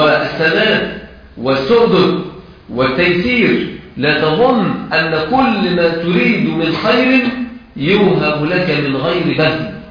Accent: Egypt

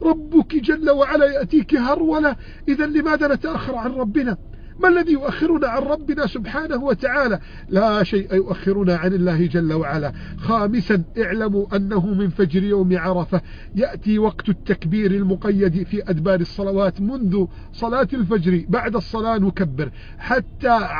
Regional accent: Egypt; بلدنا بلادنا مصر

